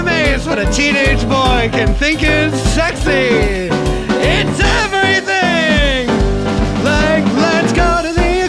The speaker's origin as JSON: {"language": "English", "region": "California", "country": "United States", "said": "Maybe just because we're from California at a very young age, they sort of like hammer."}